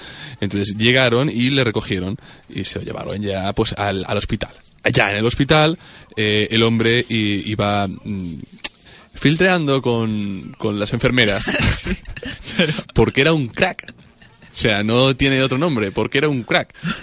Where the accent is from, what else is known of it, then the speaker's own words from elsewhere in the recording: Valencian Community, Spain; yo soy medio valenciano. Entonces, o sea, yo soy valenciano, pero de sangre manchega.